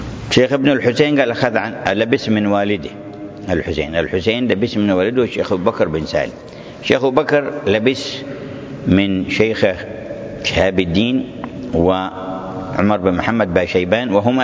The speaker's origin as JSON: {"language": "Arabic", "region": "Hadramaut", "country": "Yemen", "said": "وإليه نسبة الجماعة عندنا في حضرموت ألبا علوي، أقولهم العلويين وألبا علوي نسبة إلى هذا."}